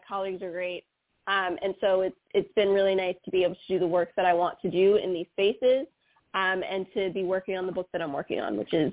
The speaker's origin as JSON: {"language": "English", "region": "North Carolina", "country": "United States", "said": "I got to come back home because I'm from North Carolina, and so now I'm, like, essentially down the street from my family."}